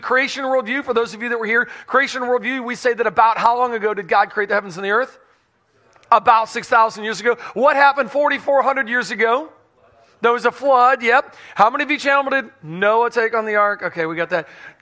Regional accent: Pensacola, Florida, United States

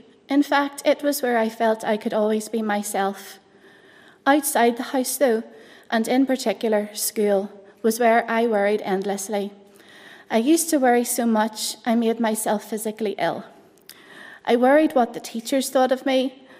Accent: Portadown, Northern Ireland, United Kingdom; and grew up on the better side of all the roundabouts. Portadown, obviously.

